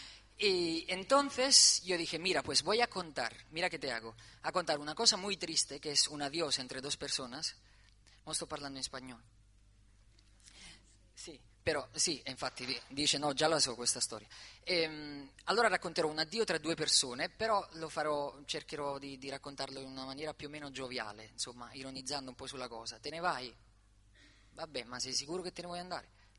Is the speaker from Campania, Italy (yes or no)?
yes; Naples, Campania, Italy; E vista la vena un poco melodrammatica da napoletano che ho